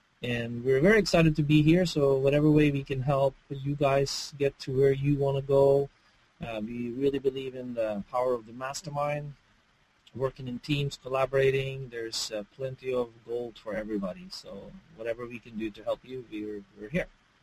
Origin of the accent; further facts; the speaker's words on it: Norway; now in San Francisco, United States; live in San Francisco. I'm from Norway